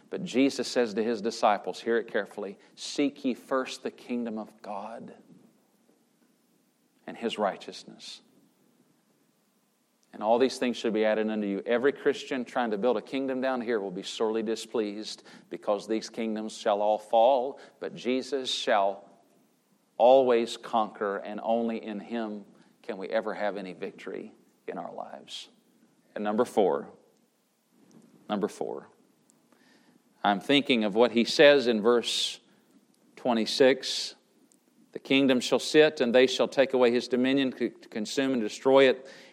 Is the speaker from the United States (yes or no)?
yes; United States; It's so hurtful as an American to see what's going on in our country.